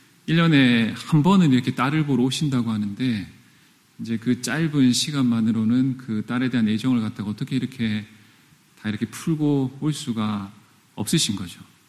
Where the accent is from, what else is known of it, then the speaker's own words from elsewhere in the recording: South Korea; moved away as an adult; 어쨌든 우리는 한국에서 온 사람들이니까요.